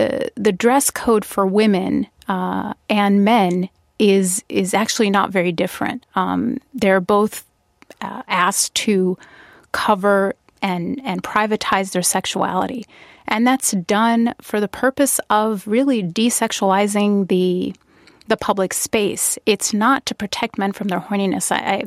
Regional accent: Wisconsin, United States; I'm from Wisconsin, and yeah. You know, college students would walk around that way, and I'm you know, in awe of that.

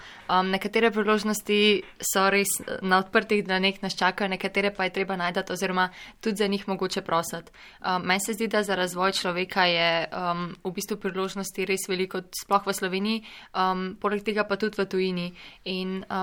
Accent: Ljubljana, Central Slovenia, Slovenia; ker sem iz Ljubljane in mislim študirati v Ljubljani

